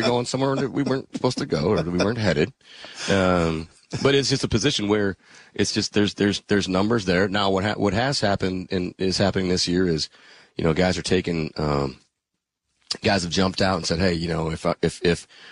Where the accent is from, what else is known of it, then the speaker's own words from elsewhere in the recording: Green Bay, Wisconsin, United States; Like, I grew up in Green Bay. You back off, big fella.